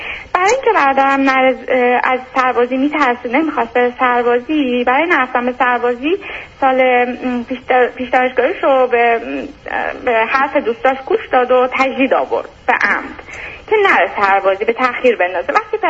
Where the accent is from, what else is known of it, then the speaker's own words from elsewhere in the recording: Iran; moved away as an adult; now in Europe; از ایران که اومدم و ازدواج کردم، از ایران خارج شدم.